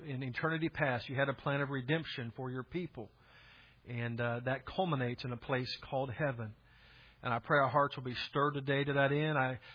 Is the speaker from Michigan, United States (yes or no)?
no; Unionville, Missouri, United States; now in Kansas City, United States; born and raised in Unionville, Missouri, and actually were there for basically half of my life, and could tell you some about that town that just had one blinking stoplight.